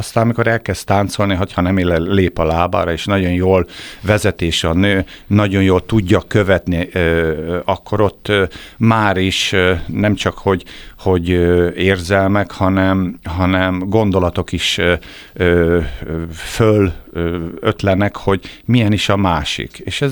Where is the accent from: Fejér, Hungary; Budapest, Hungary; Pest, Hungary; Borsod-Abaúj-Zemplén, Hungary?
Borsod-Abaúj-Zemplén, Hungary; Cigánd; Cigánban nőttem föl